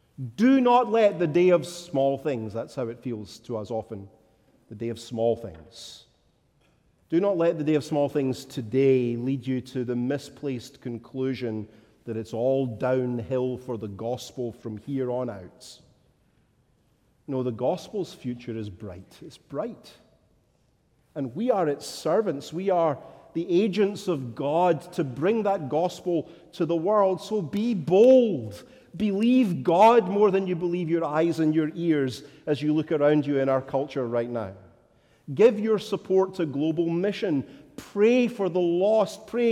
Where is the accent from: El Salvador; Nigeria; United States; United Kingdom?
United Kingdom; Scotland; but as a Scotsman, I am natively pessimistic.